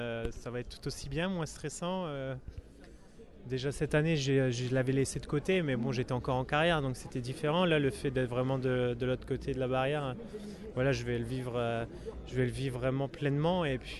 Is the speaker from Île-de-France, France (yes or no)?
no; Hauts-de-France, France; je suis natif du Nord, donc dans le Nord de la France